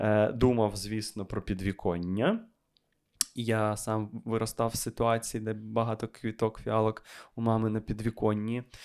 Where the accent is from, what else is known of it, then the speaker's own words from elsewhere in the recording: Kyiv, Ukraine; я з Борщагівки початково, з Київської Борщагівки